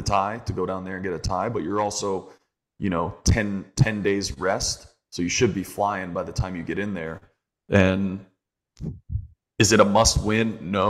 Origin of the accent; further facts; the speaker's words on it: Arizona, United States; Like I grew up in Arizona with Alan Gordon.